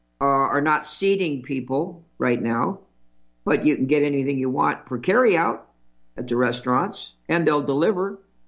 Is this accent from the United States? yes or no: yes; California, United States; California is shut down. I grew up in California. I can't believe it.